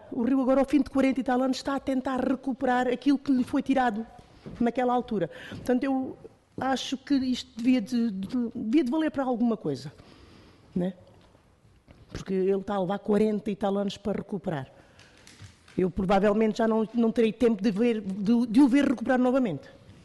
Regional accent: Setúbal, Portugal; porque eu sou de Setúbal, sou nascida e criada ali

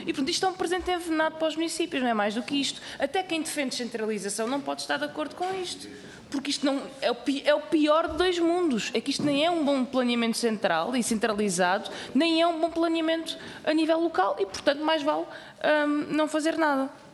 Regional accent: Alentejo, Portugal; Eu sei porque eu venho do interior do Alentejo e não, simplesmente não havia transportes públicos

